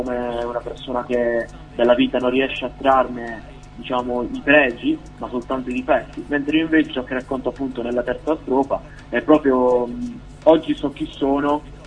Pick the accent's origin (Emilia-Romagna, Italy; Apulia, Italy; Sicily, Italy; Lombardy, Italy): Apulia, Italy; uno studente di 17 anni, frequento il quarto anno di liceo scientifico e sono originario della provincia di Taranto, in Puglia.